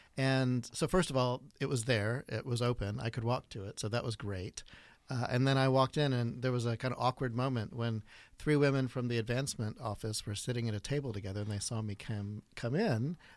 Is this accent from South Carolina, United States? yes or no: yes; South Carolina, United States; now in Wisconsin, United States; or a town of 25,000 where I grew up in South Carolina.